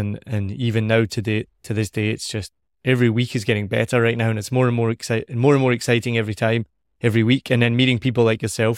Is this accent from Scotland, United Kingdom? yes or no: yes; Scotland, United Kingdom; also born or lived in United States / Australia / New Zealand; Well, you know, I'm Scottish, right? So obviously I like to talk.